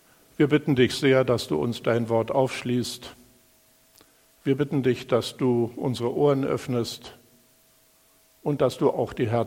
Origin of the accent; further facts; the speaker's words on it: Rostock, Mecklenburg-Vorpommern, Germany; Ich komme aus Rostock, aus der Brüdergemeinde